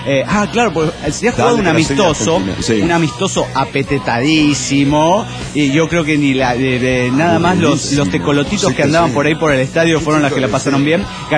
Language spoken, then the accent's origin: Spanish; Orizaba, Veracruz, Mexico; de Orizaba, México.